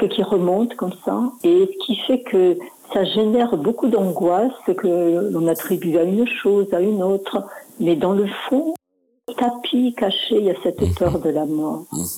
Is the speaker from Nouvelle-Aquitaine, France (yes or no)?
no; Carcassonne, Occitanie, France; born there; Et maintenant, je suis revenue habiter dans le sud, puisque je suis née à Carcassonne